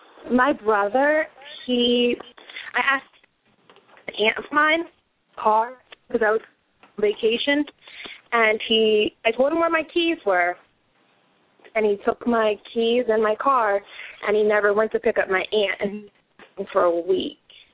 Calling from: New Jersey, United States; I'm calling from New Jersey.

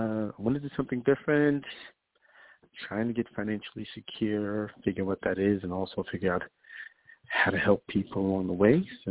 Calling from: New York, United States; I'm calling from New York.

